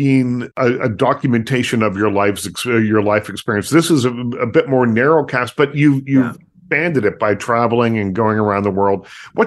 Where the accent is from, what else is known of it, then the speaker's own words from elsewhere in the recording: Canada; I'm not really a sports guy, but I grew up in Canada, so hockey, you have to pay attention when it's on.